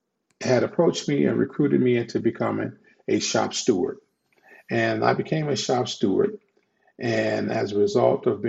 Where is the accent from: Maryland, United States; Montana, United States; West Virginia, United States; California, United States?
California, United States; Los Angeles; I grew up in South Central LA, and as such, I had to go home and I had to make sure that sometime dinner was started and things of that nature.